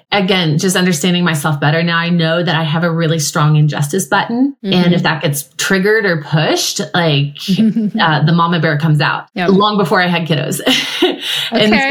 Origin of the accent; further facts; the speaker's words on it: Colorado, United States; I grew up in Colorado, went to a very racially mixed high school.